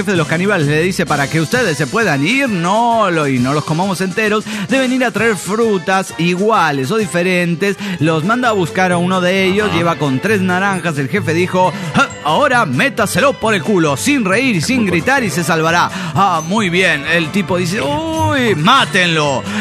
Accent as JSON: {"language": "Spanish", "region": "Querétaro", "country": "Mexico", "said": "de Querétaro, México."}